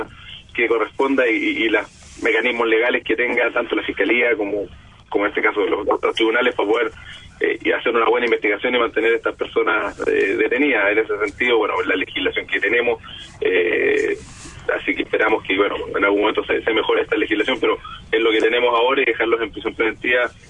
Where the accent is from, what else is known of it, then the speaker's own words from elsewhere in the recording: Chile; somos mestizos en esta región, somos chilenos y que tenemos la mezcla de los pueblos originarios, de nuestros colonos que llegaron desde Europa, los colonos que llegaron de Medio Oriente.